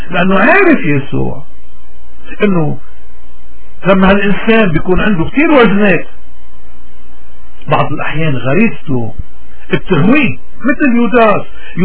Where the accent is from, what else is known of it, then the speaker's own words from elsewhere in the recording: Lebanon; شو مشكلتنا اليوم نحن كلبنانيين تحديدا؟